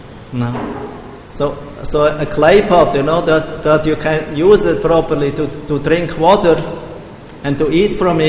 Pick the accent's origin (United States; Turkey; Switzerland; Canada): Switzerland; I'm from Switzerland, you know, it's a workers' nation.